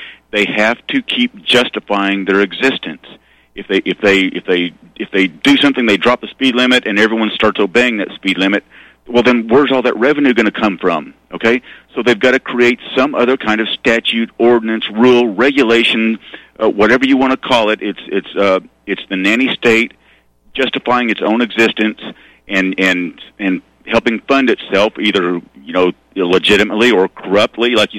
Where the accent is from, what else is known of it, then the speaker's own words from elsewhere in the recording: Arkansas, United States; I mean, I grew up in Arkansas, you know, Doc